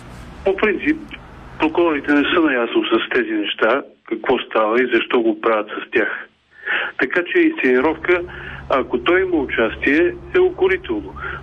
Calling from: Pirdop, Sofia Province, Bulgaria; съм от Пирдоп

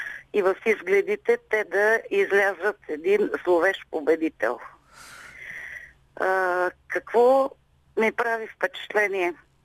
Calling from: Pleven, Pleven Province, Bulgaria; съм от Плевен.

